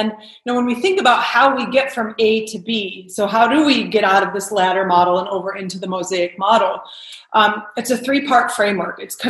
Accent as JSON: {"language": "English", "town": "Detroit", "region": "Michigan", "country": "United States", "tie": "born or raised there", "also_born_or_lived": "Spain / Brazil / New York / Los Angeles", "said": "So I am a Detroit native, born and raised in Detroit, and went to school in Chicago."}